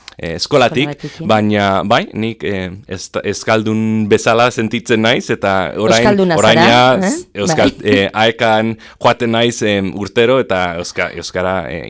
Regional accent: Zegama, Basque Country, Spain; Ba, berez ni txiki nintzenen, Zegaman bizi nintzen, ni jaio nintzen hemen, Euskaldunan, baina justo jaio baino lehen nire gurasoak estatu batuetatik etorri zen hemen bizitzea.

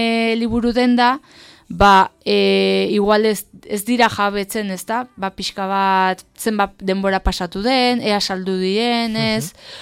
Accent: San Sebastián, Basque Country, Spain; eta Donostitik nator

